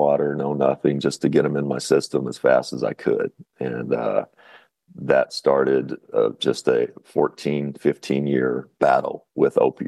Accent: Kentucky, United States; I'm from Kentucky, and I don't know if that's considered the Bible Belt, but they sure considered North Carolina that, and I heard that a lot.

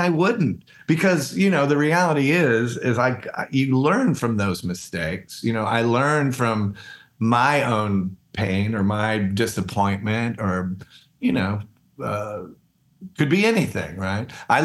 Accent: Atlanta, Georgia, United States; And growing up in Atlanta, people in Atlanta would say, you can't get to it unless you go through it.

